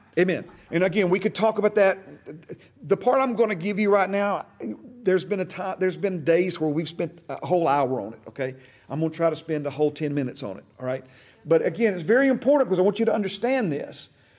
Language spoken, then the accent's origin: English; Hueytown, Alabama, United States; Brother Shane and I were talking about growing up in Hueytown.